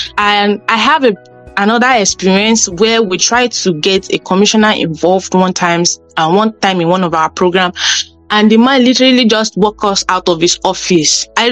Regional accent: Nigeria; And as a Nigerian myself, I felt like I didn't really see, like when I was in school, I literally spent 7 years to study a 5 years course.

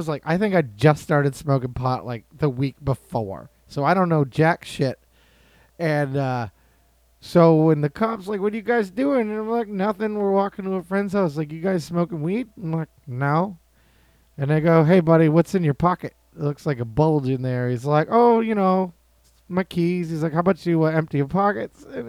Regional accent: Bristol, New Hampshire, United States; I grew up in Bristol, New Hampshire.

